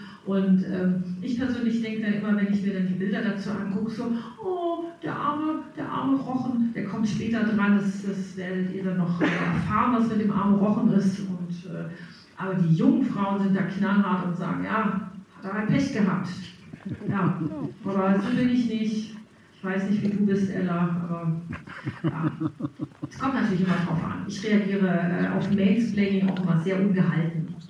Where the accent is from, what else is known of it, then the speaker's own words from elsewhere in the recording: Southern Germany, Germany; Genau, ich komme aus Süddeutschland